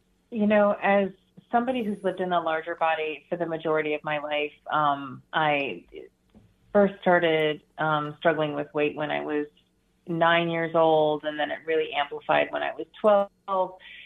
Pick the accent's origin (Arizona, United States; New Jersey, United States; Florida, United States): New Jersey, United States; I mean, I grew up in New Jersey. I was living in New Jersey at the time. I grew up in Vermont, Canada.